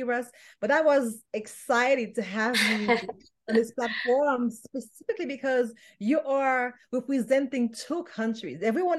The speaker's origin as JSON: {"language": "English", "country": "Haiti", "said": "And as Haitian, I'm from Haiti."}